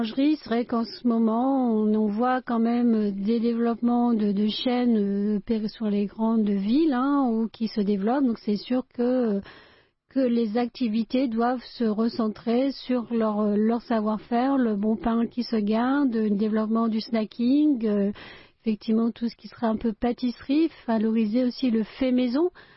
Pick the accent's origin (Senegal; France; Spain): France; c'est en tant que bon français, on est toujours comme ça